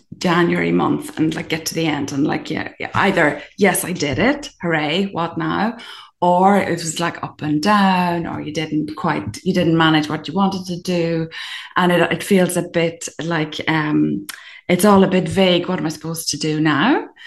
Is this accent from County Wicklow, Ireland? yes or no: no; County Donegal, Ireland; now in France; I'm from Donegal, and I live in France at the moment. And I'm like menopausal mom of three